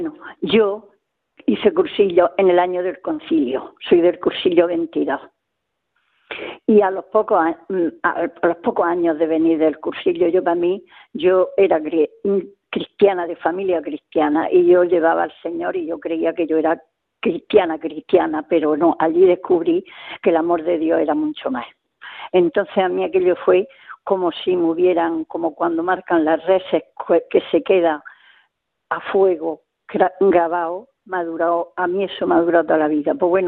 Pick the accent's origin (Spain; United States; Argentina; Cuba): Spain; Fuente Álamo, Region of Murcia; yo soy de Cartagena, Fuente Álamo, exactamente. Sí, mis padres eran de Fuente Álamo. Y yo vivía en la cueva de Río, en el campo